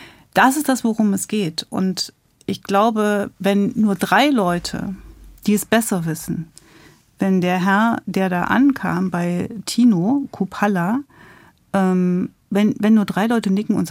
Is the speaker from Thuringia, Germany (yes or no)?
yes; Gotha, Thuringia, Germany; also born or lived in Friedrichroda; Wir kommen beide aus Gotha. Ich bin da nur geboren in Friedrichrode.